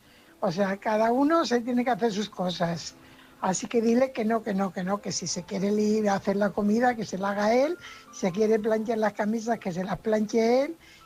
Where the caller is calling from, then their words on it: Fuenlabrada, Community of Madrid, Spain; de Fuenlabrada, corresponsal de Fuenlabrada.